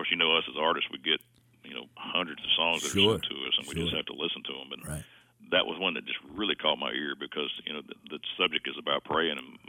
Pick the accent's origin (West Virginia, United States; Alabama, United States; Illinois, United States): Alabama, United States; now in Lebanon, United States; So, but yes, I'm originally from Alabama, but we currently live just east of Nashville, in a little town called Lebanon, Tennessee.